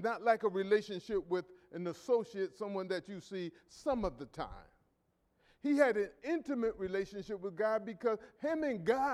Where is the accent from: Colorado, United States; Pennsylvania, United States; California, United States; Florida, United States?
Pennsylvania, United States; Philadelphia; And growing up in North Philadelphia, and possibly a case that we would get into a fight, he would always tell me, I got your back.